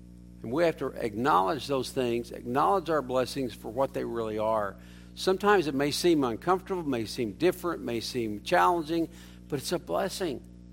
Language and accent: English; Oklahoma, United States; I'm from Oklahoma, so I can say this way.